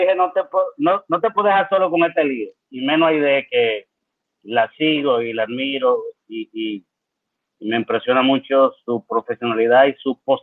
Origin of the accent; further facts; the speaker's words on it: Dominican Republic; yo soy un hombre dominicano criado aquí con prejuicio machista y demás.